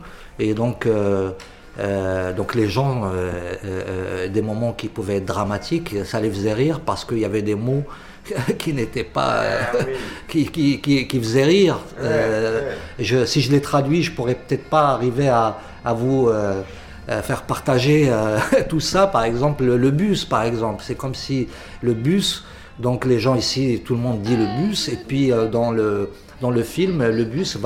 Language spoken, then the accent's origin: French; Morocco; French is a second language; aucune des langues académiques n'est notre langue maternelle, que ce soit l'arabe ou le français. Les vraies langues maternelles, ce sont le berbère et le dialecte marocain